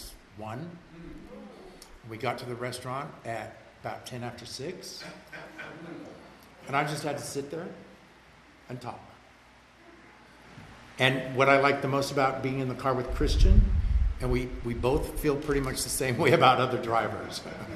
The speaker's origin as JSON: {"language": "English", "region": "Utah", "country": "United States", "tie": "born or raised there", "said": "I grew up in Utah. Dude, you had to go to the state-owned liquor store to buy booze."}